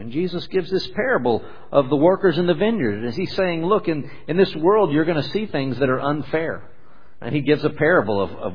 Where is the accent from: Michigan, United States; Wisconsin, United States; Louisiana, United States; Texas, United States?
Texas, United States; I try not to say y'all, and I just said that, but I am from South Texas.